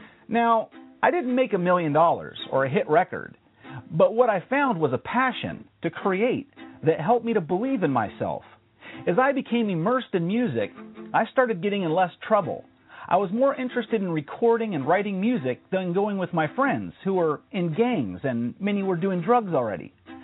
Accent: Los Angeles, California, United States; I was a typical latchkey kid growing up in Los Angeles, California.

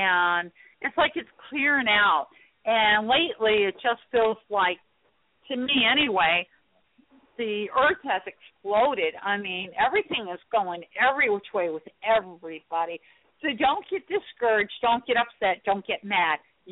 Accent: Oak Park, Illinois, United States; born there; Yeah, I was born in Oak Park.

